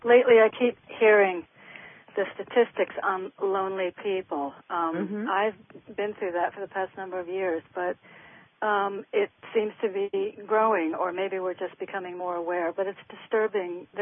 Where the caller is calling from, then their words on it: New Haven, Connecticut, United States; in Connecticut.